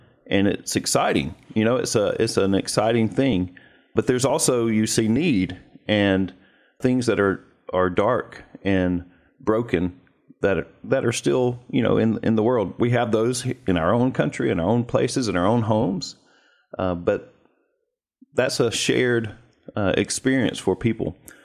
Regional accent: United States; You know, as Americans, or as an American, I can speak for myself.

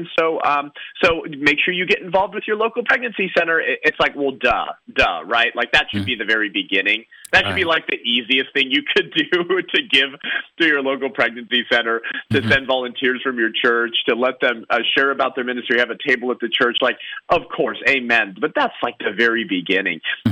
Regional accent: California, United States; So I was raised in Los Angeles County. Actually been in Southern California my whole life until a couple years ago. We just moved the family closer to in-laws.

